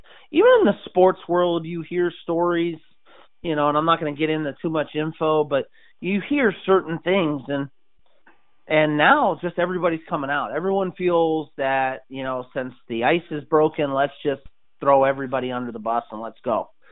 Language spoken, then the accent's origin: English; Ohio, United States; I'm a Cavaliers fan growing up in Ohio